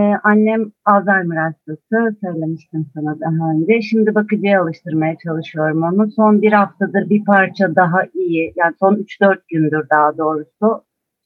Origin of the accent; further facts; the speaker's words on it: Istanbul, Turkey; 3 Ocak 1971'de İstanbul'da doğdum. 5 yaşındayken ilkokula başladım.